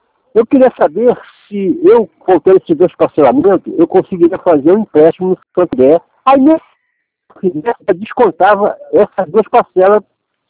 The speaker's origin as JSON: {"language": "Portuguese", "town": "São João de Meriti", "region": "Rio de Janeiro", "country": "Brazil", "said": "Eu sou daqui de São João de Meriti."}